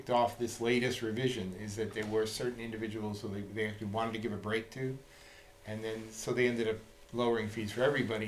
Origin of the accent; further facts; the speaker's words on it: Flushing, New York, United States; When I was growing up in New York, in Queens, in Flushing, there was a guy named John Henry